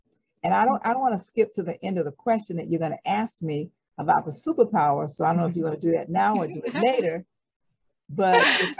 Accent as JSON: {"language": "English", "town": "West Palm Beach", "region": "Florida", "country": "United States", "said": "I am from West Palm Beach, Florida, and I commuted to Miami to work, but I left the city to come to Miami because of being Black and a female and not many opportunities."}